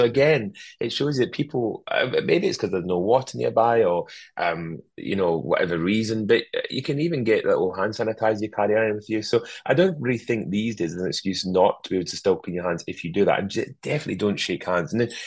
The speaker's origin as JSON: {"language": "English", "region": "Scotland", "country": "United Kingdom", "said": "Even though I'm Scottish"}